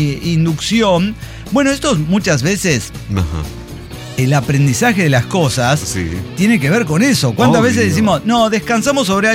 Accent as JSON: {"language": "Spanish", "region": "Mexico City", "country": "Mexico", "said": "No, todos somos chilangos acá, güey."}